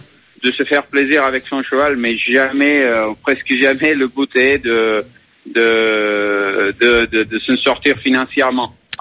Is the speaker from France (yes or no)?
no; Spain; French is a second language; Bon, chez nous, en Espagne, les mondes de course, c'est un monde de loisirs, quoi.